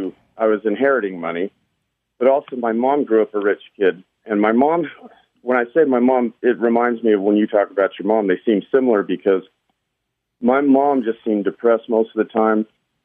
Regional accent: Salt Lake City, Utah, United States; First of all, I'm from Salt Lake City, and my kids live there, and I go back there and spend most of my time there.

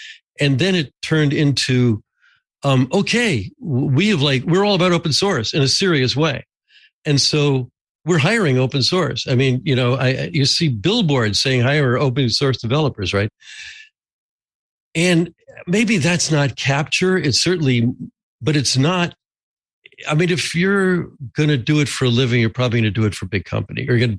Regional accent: New Jersey, United States; I'm from New Jersey. I'm sorry.

